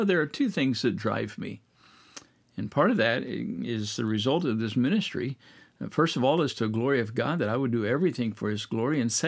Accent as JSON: {"language": "English", "region": "Midwest", "country": "United States", "tie": "born or raised there", "said": "I grew up in the Midwest, and oh, I remember."}